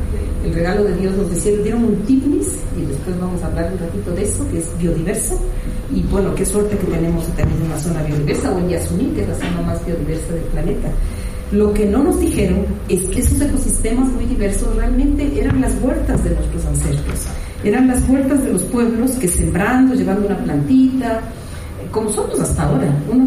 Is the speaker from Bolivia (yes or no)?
yes; Hampaturi, La Paz, Bolivia; Yo soy de Ayllu Hampaturi, en ahí producimos, hermana